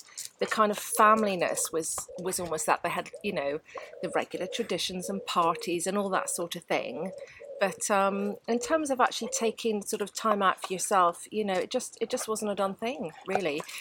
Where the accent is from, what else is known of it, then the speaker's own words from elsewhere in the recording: Northern Ireland, United Kingdom; And I grew up in Northern Ireland